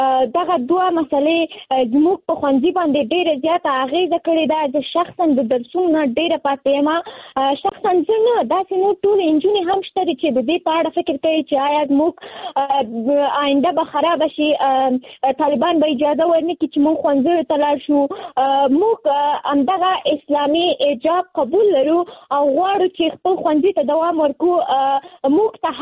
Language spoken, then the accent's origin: Pashto; Nangarhar, Afghanistan; now in Kabul, Afghanistan; ما د ننګرهار د ولایت نه فعلاً په کابل کې ژوند کوم او زه هم د نهم ټولګي زده کوونکی یم